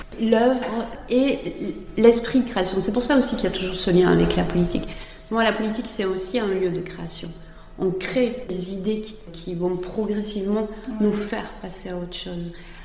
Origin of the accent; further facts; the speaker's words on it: Occitanie, France; je vis en Europe, je suis française, j'ai grandi dans les Hauts-Cantons, voilà.